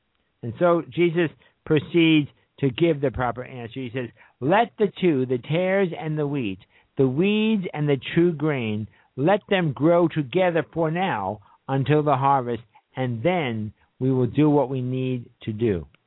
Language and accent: English; New York City, New York, United States; growing up in New York City, that's where I was born and raised, in the Kingsbridge section, Fordham Avenue, all that kind of business. Actually, Marble Hill is my neighborhood area.